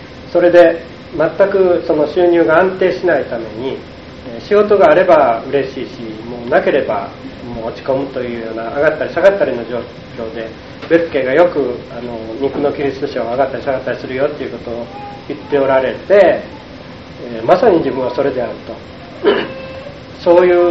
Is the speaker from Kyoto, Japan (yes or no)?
yes; Kyoto, Japan; 京都から来ました